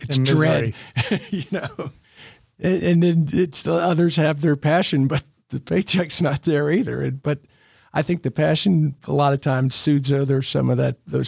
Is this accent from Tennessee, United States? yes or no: yes; Tennessee, United States; maybe this is a little biased for growing up in Tennessee